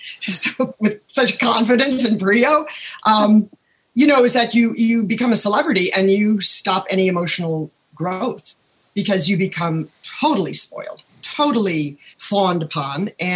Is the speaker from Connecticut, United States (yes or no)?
no; Milwaukee, Wisconsin, United States; I'm from Milwaukee.